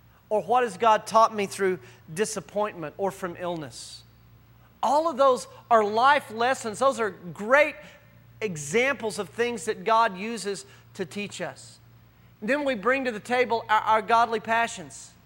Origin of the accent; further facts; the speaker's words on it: Texas, United States; Guys, I'm as patriotic. As they come. I'm a Texan through and through.